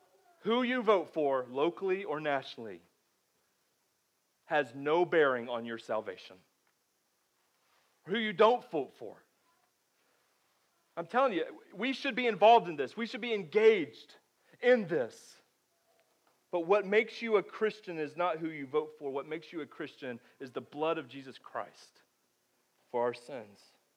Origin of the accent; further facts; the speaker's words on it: Florida, United States; one of my favorite parts growing up in Florida is driving those mountain roads